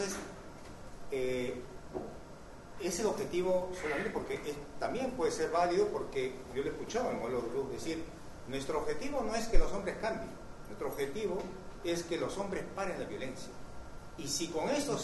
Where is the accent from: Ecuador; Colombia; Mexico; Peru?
Peru